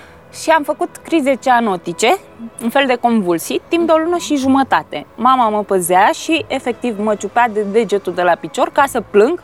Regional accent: Craiova, Dolj, Romania; am 33 de ani, sunt din Craiova.

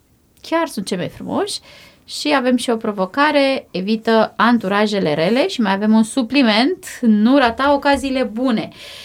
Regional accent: Bucharest, Romania; eram din București

